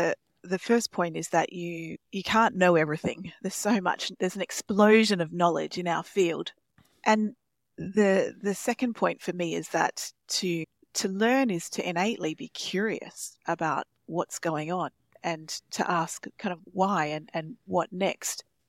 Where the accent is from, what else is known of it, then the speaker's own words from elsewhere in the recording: Western Australia, Australia; growing up in Australia, you could throw me in the pool and I could swim